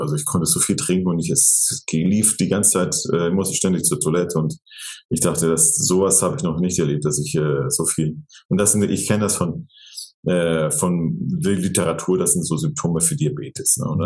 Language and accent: German; Hamburg, Germany; now in Switzerland; ich bin 54 Jahre alt. Und eigentlich bin ich ein gebürtiger Hamburger, lebe in der Schweiz, aber habe montenegrinische Wurzeln